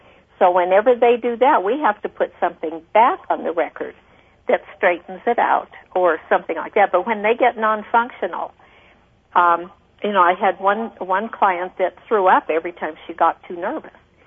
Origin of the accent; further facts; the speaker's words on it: Idaho, United States; when I was raised in Idaho, our neighbors were very important to us.